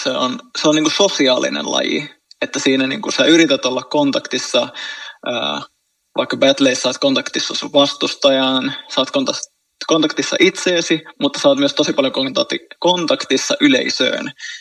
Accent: Helsinki, Uusimaa, Finland

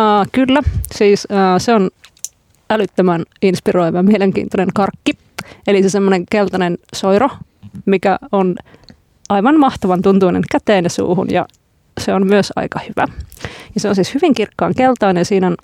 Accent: Lappeenranta, South Karelia, Finland; born there; mä synnyin myös Lappeenrannassa

